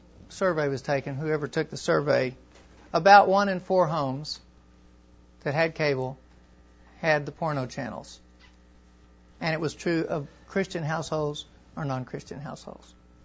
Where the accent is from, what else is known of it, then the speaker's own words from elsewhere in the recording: Tulsa, Oklahoma, United States; I grew up in Tulsa